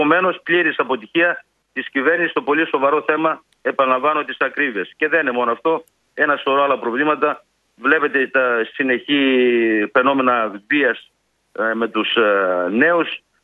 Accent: Central Macedonia, Greece; born there; now in Kilkis, Greece; εγώ με Μακεδόν του γένους γεννήθηκα στην Πλερία, ζω στην Κυρκής.

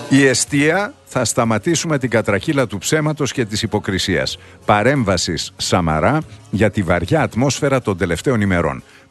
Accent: Orestiada, Eastern Macedonia and Thrace, Greece; Να μεταφέρετε την καλημέρα μου στην πατρίδα μου. Γιατί βρίσκεστε στην πατρίδα μου σήμερα.

